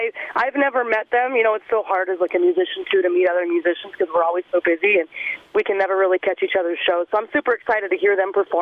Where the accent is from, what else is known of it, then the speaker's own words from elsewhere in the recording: Winterset, Iowa, United States; also born or lived in Clear Lake, Iowa; So I was living up in like Clear Lake, Garner area, and now I'm back in my hometown of Winterset, Iowa, so southern Iowa.